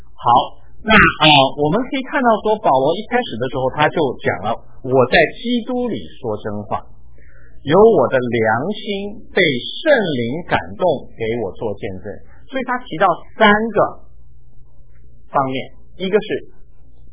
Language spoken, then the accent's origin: Chinese; China; born there; 我是出生在中国，假如说我到以色列移民到以色列并且取得该国国籍的话，我在外面我就是以色列人，对不对啊？